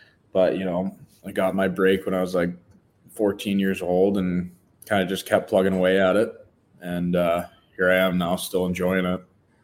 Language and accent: English; Calgary, Alberta, Canada; growing up in Calgary, you know, in Canada